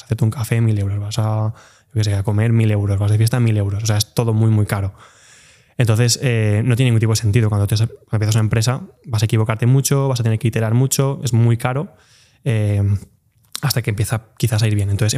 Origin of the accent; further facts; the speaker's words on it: Valencia, Valencian Community, Spain; moved away as an adult; also born or lived in Rotterdam; yo soy de Valencia, pero yo me fui a estudiar la carrera a Rotterdam.